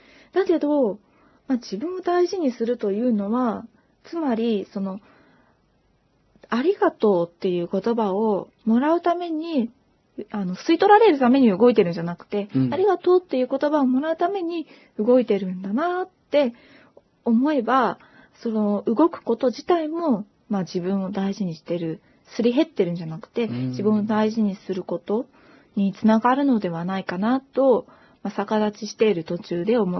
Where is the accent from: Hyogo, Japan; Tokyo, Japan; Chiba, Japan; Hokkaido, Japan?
Hokkaido, Japan; 私の実家は北海道でして、あの、地平線がブワーッと広がっていて、